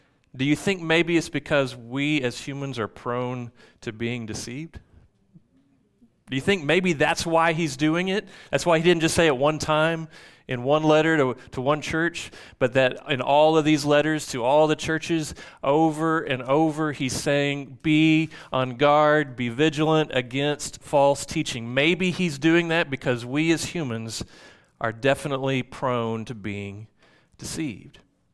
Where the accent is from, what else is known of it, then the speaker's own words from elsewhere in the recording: Choctaw, Oklahoma, United States; I was in high school in the late 80s, and I grew up in Choctaw, America, Choctaw, Oklahoma.